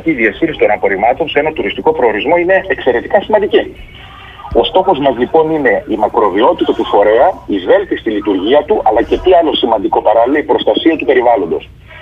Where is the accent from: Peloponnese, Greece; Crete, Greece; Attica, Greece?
Crete, Greece; Potamies; Γι' αυτό και το χωριό μου, Υποταμιές, δέχτηκαν εντός των διοικητικών του ορίων